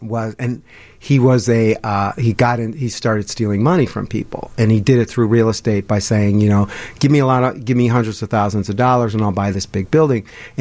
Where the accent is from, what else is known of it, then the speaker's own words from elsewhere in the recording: Kenilworth, Illinois, United States; I grew up in Kenilworth, which was a very small, wealthy community.